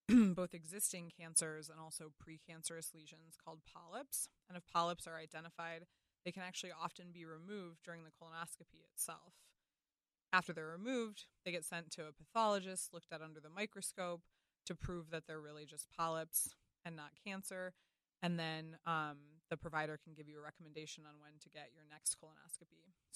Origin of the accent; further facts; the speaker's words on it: Ann Arbor, Michigan, United States; And I grew up in Ann Arbor.